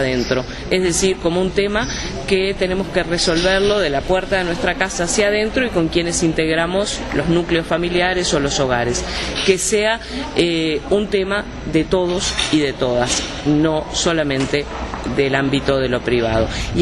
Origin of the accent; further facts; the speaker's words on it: Uruguay; Yo soy uruguaya, que es un país envejecido también